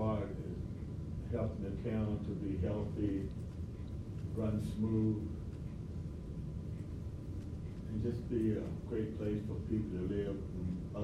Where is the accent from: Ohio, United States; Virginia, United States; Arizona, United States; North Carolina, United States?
Virginia, United States; Amherst; also born or lived in California / Florida / Texas; I grew up in Amherst, Virginia. I lived in Amherst a lot of years. I grew up here, went to high school here, joined the military, ended up in California, came back home, lived in Florida, lived in Texas